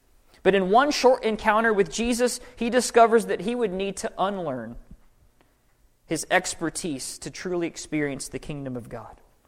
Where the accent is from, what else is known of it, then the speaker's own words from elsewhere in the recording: Midwest, United States; also born or lived in Kansas; I grew up in the Midwest. You know, I lived in Iowa and Kansas my whole life.